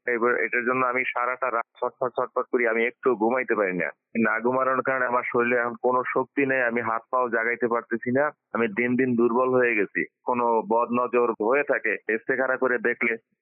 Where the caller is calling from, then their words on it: Ashulia, Dhaka Division, Bangladesh; আমি ঢাকার আশুলিয়া থেকে বলছি।